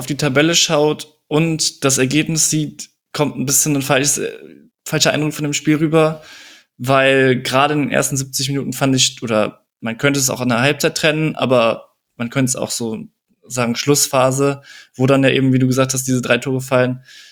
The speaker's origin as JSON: {"language": "German", "town": "Cologne", "region": "North Rhine-Westphalia", "country": "Germany", "said": "Auch den kennt man ja als Kölner so ein bisschen besser."}